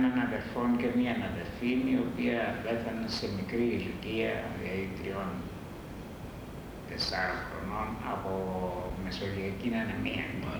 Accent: Kyrenia, Kyrenia District, Cyprus; Γεννήθηκα στην Κερίνια.

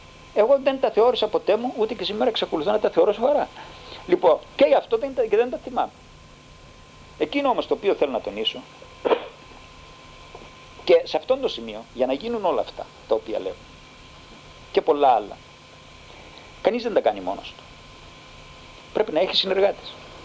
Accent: Cyprus; moved away as an adult; now in Greece; εγώ έφυγα από την Κύπρο το 60 σαν φοιτητής, το 65 παρέμεινα στην Αθήνα.

